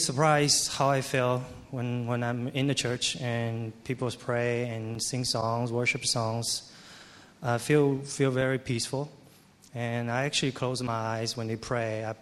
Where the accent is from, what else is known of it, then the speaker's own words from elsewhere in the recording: Shanghai, China; moved away as an adult; now in Canada; I was born in Shanghai and was a non-Christian family. And up until I was 19, 18, when I moved to Canada